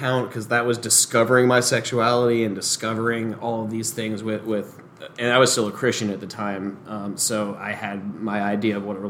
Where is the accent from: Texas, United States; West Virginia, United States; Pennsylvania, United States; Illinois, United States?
West Virginia, United States; Hurricane; I am from West Virginia, and I think a lot of my worldviews would make every West Virginian I ever knew just shit their pants.